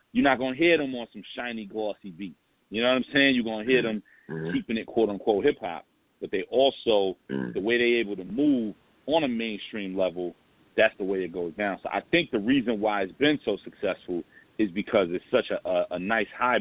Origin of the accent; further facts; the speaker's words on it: Brooklyn, New York, United States; You know, I'm from St. James. I'm from Biggie Block. So everything in my neighborhood was Bad Boy.